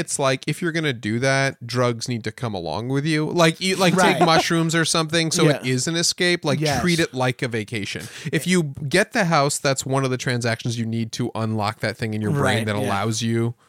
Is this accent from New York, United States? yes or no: yes; New York, United States; because I'm from Westchester, they would go to New Jersey, rent a hotel room